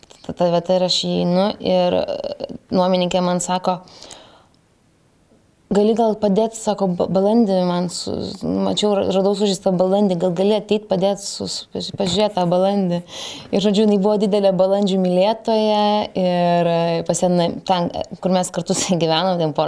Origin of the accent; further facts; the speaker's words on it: Klaipėda, Klaipėda County, Lithuania; now in Vilnius, Lithuania; aš iš Klaipėdos atvažiavus į Vilniui Fabus